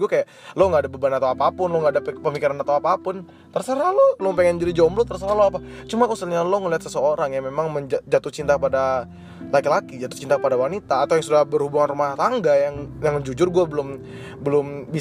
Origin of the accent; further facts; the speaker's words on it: Samarinda, East Kalimantan, Indonesia; karena gue dari sana, gue dari Kalimantan, gue tahu Kalimantan gimana. Gue dari Samarinda nih bro, gue tahu gimana bentuk di sana.